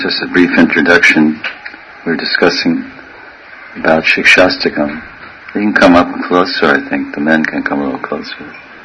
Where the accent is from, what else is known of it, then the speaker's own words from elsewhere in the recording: India; Because for me it's quite cold, because we're Indian practically.